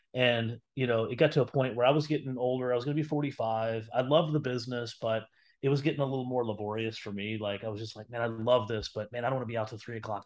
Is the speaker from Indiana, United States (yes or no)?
yes; Indianapolis, Indiana, United States; I mean, I'm from Indianapolis. Tampa's a much bigger city.